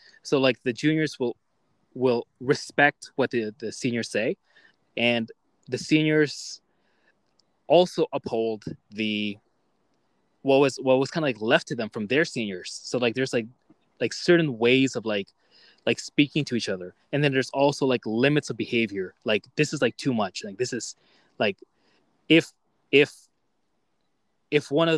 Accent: Canada; because I'm from Canada, right? Like our Western culture

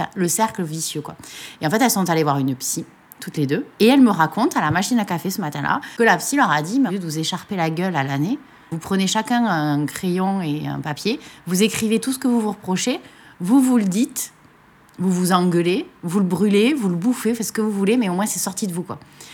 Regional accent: Toulouse, Occitanie, France; Moi, je suis toulousaine, mais d'origine, donc j'ai toujours vécu ici. J'habite dans le centre-ville

